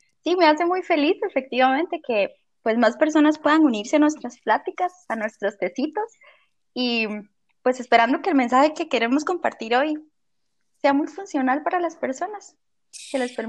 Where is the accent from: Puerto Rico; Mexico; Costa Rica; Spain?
Costa Rica; yo soy costarricense, tengo 25 años, dentro de poco menos de 2 meses cumplo 26